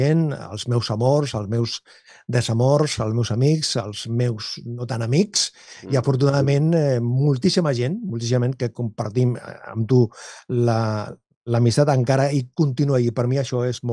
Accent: Sant Adrià de Besòs, Catalonia, Spain; born there; van anar a parar al meu poble de naixement, a Ràdio Sant Adrià.

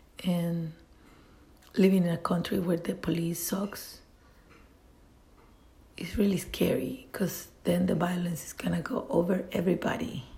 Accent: El Salvador; English is a second language; my background is Latin American. I'm from El Salvador.

